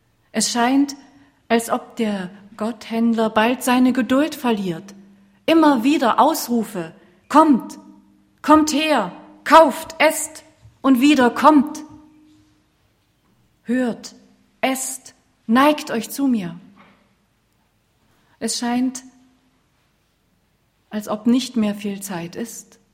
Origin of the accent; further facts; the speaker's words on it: East Germany, Germany; Ich bin ja ein waschechter Ossi.